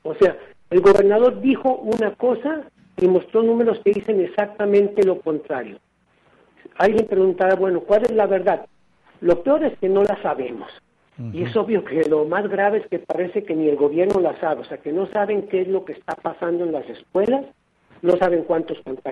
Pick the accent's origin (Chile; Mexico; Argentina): Mexico; Jalisco; ¿cuántos habría en 8.4 millones que somos los jaliscienses?